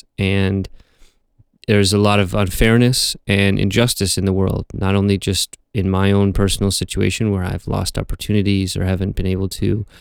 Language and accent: English; United States; born there; in terms of geopolitically, I was born in the United States.